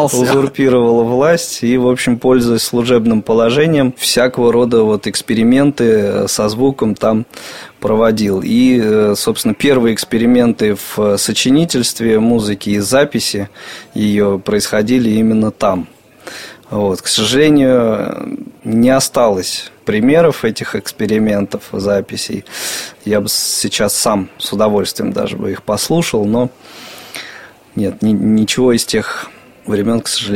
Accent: Tula, Tula Oblast, Russia; born there; Родился достаточно уже давно, как принято говорить сейчас, во второй половине прошлого века, в славном городе Тула. В 1970 году это событие произошло.

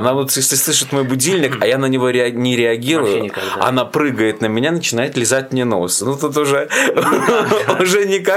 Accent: Baranovichi, Brest Region, Belarus; born there; я родился в Барановичах, я отмечаю там.

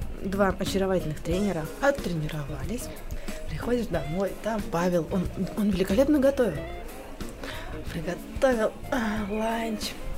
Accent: Russia; нас было 4 молодых человека до 30 из Германии, Румынии, Польши и я из России.

